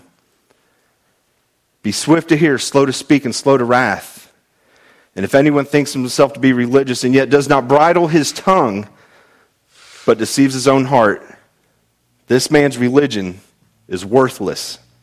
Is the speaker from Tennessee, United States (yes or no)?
no; Florida, United States; You know, I grew up in Florida, bridges everywhere.